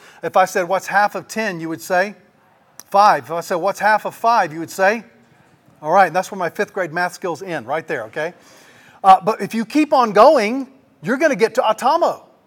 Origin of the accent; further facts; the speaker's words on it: South Carolina, United States; now in Arkansas, United States; And so recently I was in South Carolina, which is my hometown. I live in Arkansas, but I'm from South Carolina.